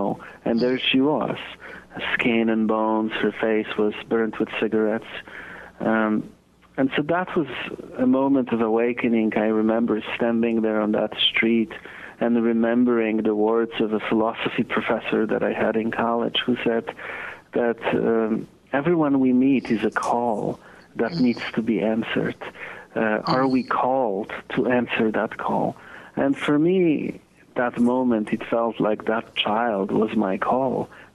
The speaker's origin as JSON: {"language": "English", "country": "Poland", "tie": "born or raised there", "said": "I was, you know, an undocumented immigrant who experienced a lot of stuff growing up in Poland."}